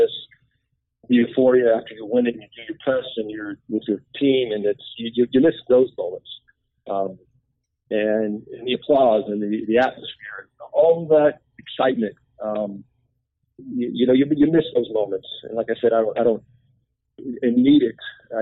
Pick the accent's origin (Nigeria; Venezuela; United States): United States; being an American, the city, the energy of the place.